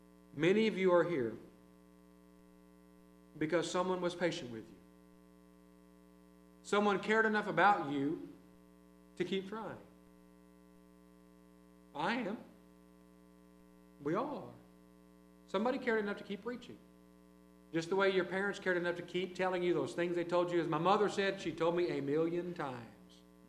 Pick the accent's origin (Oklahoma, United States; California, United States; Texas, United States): Oklahoma, United States; Ada; You know, I'm from Ada. Ada has its own small town newspaper.